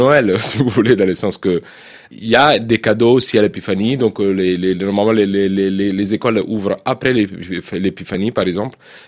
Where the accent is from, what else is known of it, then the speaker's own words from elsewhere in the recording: Sicily, Italy; born there; je suis né en Sicile, de père et mère sicilien, mes tantes, etc. Donc on a des traditions siciliennes.